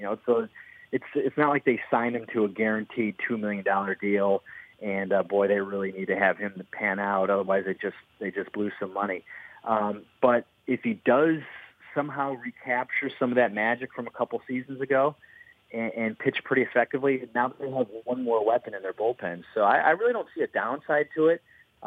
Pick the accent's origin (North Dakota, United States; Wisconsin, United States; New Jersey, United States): Wisconsin, United States; now in Philadelphia, United States; I live in Center City, so my wife is a huge Eagles fan. I'm from Wisconsin. I'm a Packers fan